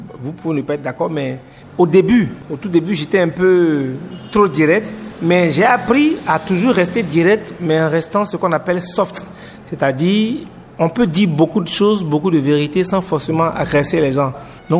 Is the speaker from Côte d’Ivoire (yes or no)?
yes; Côte d’Ivoire; also born or lived in Benin; j'ai grandi en Côte d'Ivoire, donc j'aime bien le kidjenou